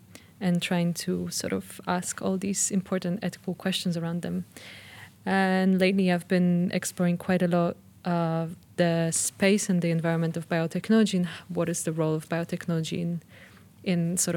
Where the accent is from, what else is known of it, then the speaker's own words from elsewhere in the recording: Poland; English is a second language; also born or lived in Copenhagen; now in Warsaw, Poland; I am coming from Poland. I live in Warsaw right now. I've actually been living in Copenhagen in Denmark for the last 4 years